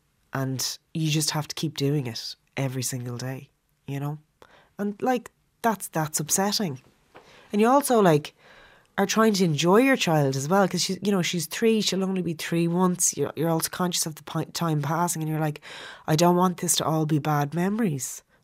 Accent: Dublin, Leinster, Ireland; But we're both from Dublin. Like, our daughter has cousins on both sides and, you know, aunties and uncles and grandparents.

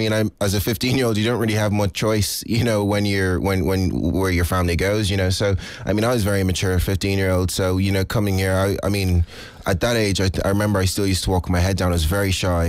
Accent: Lagos, Nigeria; born there; I was born in Lagos, Nigeria.

